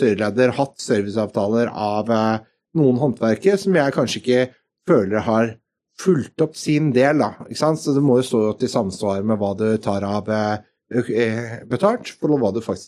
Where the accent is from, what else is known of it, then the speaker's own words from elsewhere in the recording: Østfold, Norway; jeg er fra Østfold, så det kunne vært verre